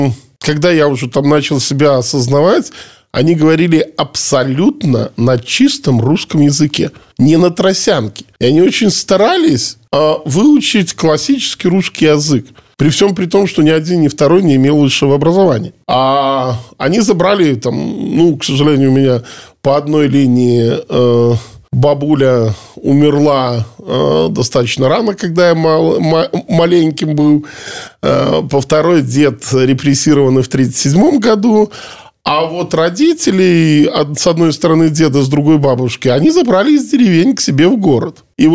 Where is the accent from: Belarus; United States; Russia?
Belarus; born or raised there